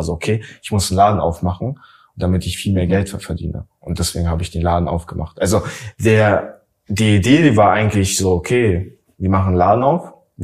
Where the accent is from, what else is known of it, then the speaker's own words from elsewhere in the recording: Latvia; wo wir Lettland besucht haben, ne, wo ich aufgewachsen bin